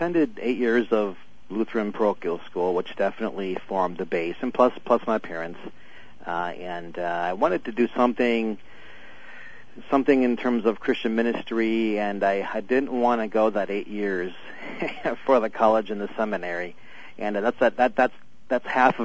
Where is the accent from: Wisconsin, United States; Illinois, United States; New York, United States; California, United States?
Wisconsin, United States; And it's now I'm from Wisconsin, so watching Brett Favre in a Vikings uniform is that's a little quirky.